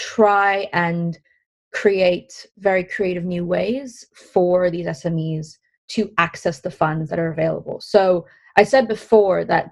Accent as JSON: {"language": "English", "country": "United States", "said": "Because I'm actually American"}